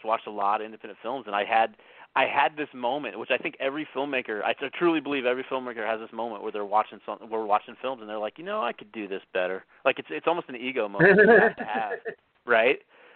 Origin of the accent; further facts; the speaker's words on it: Richmond, Virginia, United States; My friend ended up staying home, and we grew up in Richmond, Virginia, and he ended up staying at home for a few months to like kind of work and make some money before he came to school.